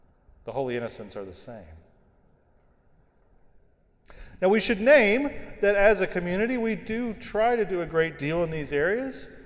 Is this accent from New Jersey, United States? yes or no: no; Memphis, Tennessee, United States; he was assassinated in the city that I grew up in Memphis